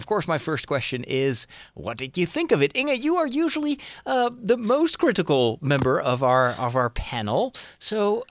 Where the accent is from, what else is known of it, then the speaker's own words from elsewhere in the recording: Netherlands; I'm from the Netherlands, a very rainy Netherlands, actually.